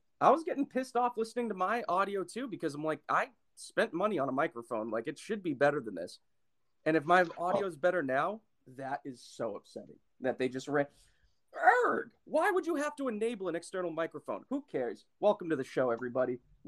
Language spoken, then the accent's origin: English; Canada